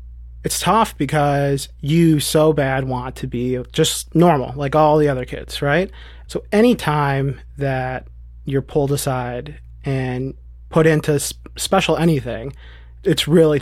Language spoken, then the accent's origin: English; Detroit, Michigan, United States; I'm 28 years old. I'm from Detroit, Michigan. Just recently engaged, a real estate agent in Detroit.